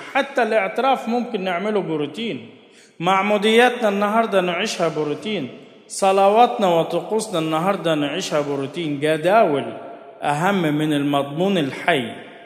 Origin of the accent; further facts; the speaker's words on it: Egypt; احنا كمصريين جينا من الجمل الحلوة اللي عجبتنا حفظناها